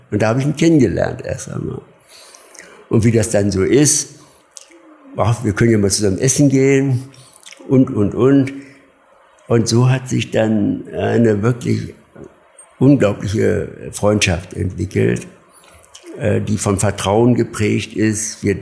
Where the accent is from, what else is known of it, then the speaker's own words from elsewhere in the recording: Burgwedel, Lower Saxony, Germany; Und er kommt ja aus Hannover, ich komme aus Großbuchwedel.